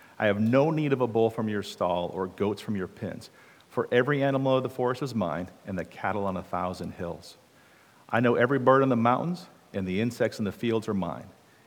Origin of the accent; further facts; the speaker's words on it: Colorado, United States; I grew up in Colorado. I was 15 when I got my learner's permit.